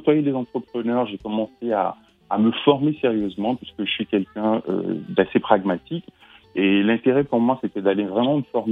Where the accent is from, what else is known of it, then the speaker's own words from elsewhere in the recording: Burkina Faso; Donc, moi, j'ai passé mon enfance au Burkina, j'ai grandi au Burkina.